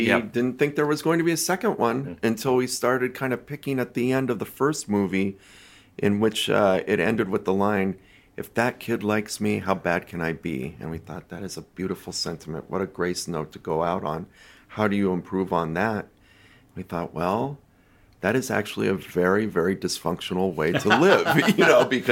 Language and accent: English; United States; Well, I'm an American